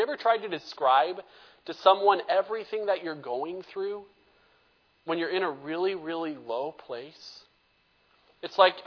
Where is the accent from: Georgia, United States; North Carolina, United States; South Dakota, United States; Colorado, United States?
North Carolina, United States; I grew up in North Carolina. We had 1,000 acres of woods all around us.